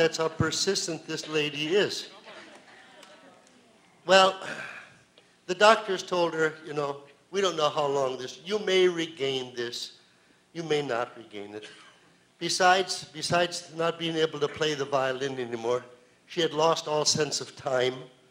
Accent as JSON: {"language": "English", "town": "Superior", "region": "Wisconsin", "country": "United States", "said": "We're from Superior, Wisconsin, and she was concertmaster of the Duluth Superior Symphony for 39 years."}